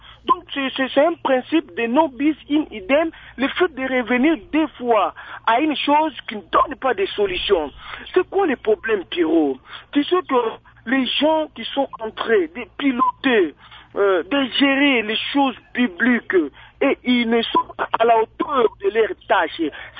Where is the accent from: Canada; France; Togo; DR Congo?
DR Congo; Maniema; chez moi, au Maniema.